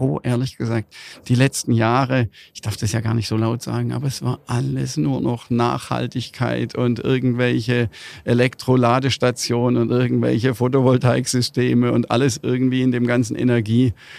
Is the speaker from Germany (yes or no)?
yes; Baden-Württemberg, Germany; als Schwabe werden wir hier schon belohnt.